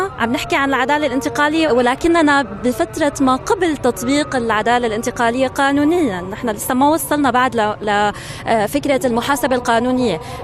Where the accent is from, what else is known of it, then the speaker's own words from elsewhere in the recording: Syria; يعني شو مسؤوليتنا نحن كسوريين